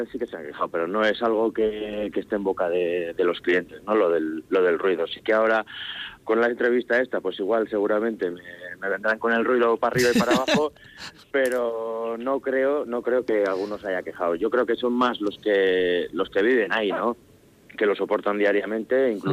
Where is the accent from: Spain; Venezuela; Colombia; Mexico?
Spain; Bilbao, Basque Country; Yo aunque no lo parezca, soy de Bilbao.